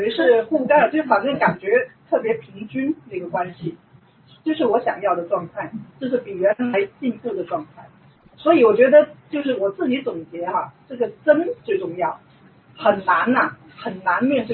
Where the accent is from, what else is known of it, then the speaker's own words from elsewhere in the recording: Guangdong, China; 我以为因为我广东人嘛，挺传统的